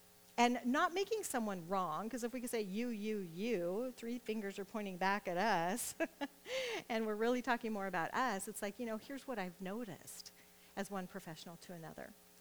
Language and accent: English; Nebraska, United States; I'm from Nebraska, so that's what we say.